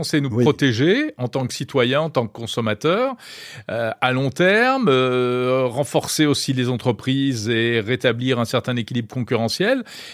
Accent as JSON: {"language": "French", "country": "France", "said": "Bah, nous, on est français, on est très critiques."}